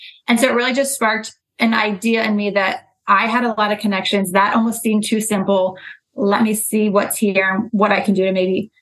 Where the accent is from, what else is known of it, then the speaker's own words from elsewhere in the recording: Annapolis, Maryland, United States; now in Washington, United States; So I grew up in Annapolis, born and raised for the most of my life. I came to DC after I went to the University of Maryland.